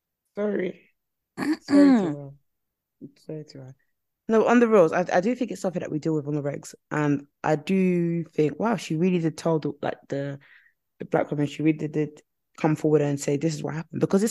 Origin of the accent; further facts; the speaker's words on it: Nigeria; when you're asking us where you're from, okay, so now I said Nigeria. Oh, yeah, I've been to Africa.